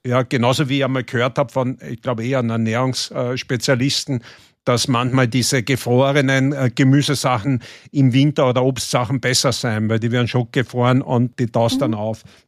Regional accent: Carinthia, Austria; Da sind wir Kärntner schon mal dran, oder?

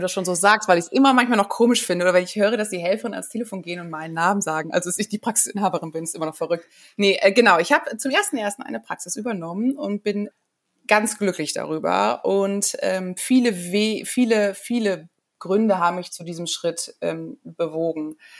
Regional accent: Bonn, North Rhine-Westphalia, Germany; bin in der Zwischenzeit von Hannover zurück in meine Heimatstadt nach Bonn gezogen.

